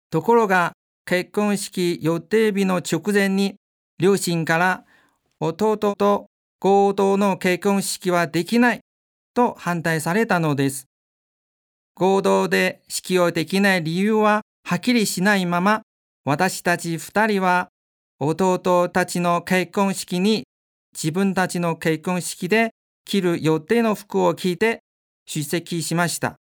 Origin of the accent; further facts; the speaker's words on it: China; Japanese is a second language; also born or lived in Beijing; 私は中国で生まれ育ち、北京で学生生活をしていましたが、